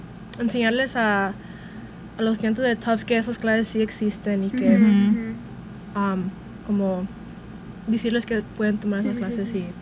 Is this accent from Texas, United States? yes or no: yes; Houston, Texas, United States; vine de Houston, Texas, entonces hay muchos mexicanos ahí.